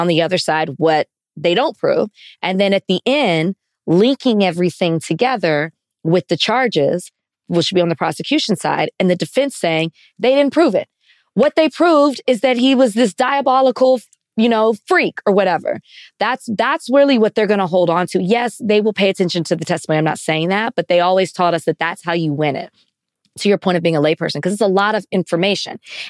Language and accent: English; Texas, United States; I'm from Texas, so I say voir dire